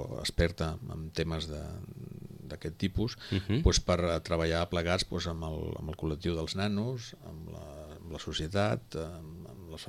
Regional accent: Sitges, Catalonia, Spain; sobretot els que som de Sitges, és una vila oberta

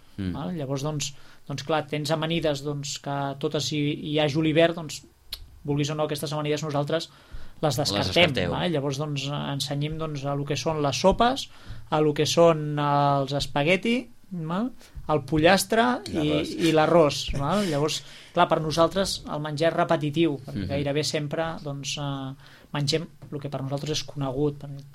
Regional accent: Sitges, Catalonia, Spain; nosaltres, primera, som de Sitges, per tant, és un honor estar a la ràdio doncs, del nostre poble

